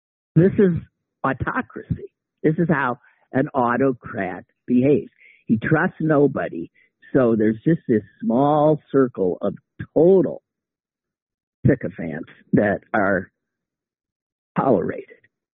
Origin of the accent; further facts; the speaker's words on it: United States; It's hard to stand up proud. I'm an American.